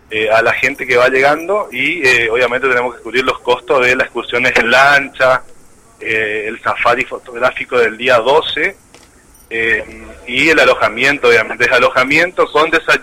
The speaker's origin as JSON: {"language": "Spanish", "town": "Colonia Carlos Pellegrini", "region": "Corrientes", "country": "Argentina", "lives_now": "Mercedes, Argentina", "said": "Yo soy de Colonia Carlos Pellegrini, ¿no? Ajá. Pero me radiqué hace 10 años en Mercedes"}